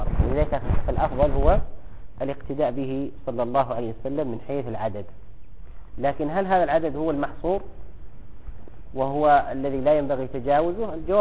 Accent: Egypt; وهو موجود عندنا في مصر

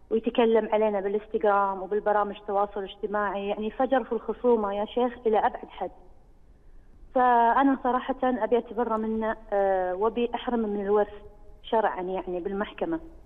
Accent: Kuwait; يا شيخ أنا كنت من الكويت، عندي سؤالين

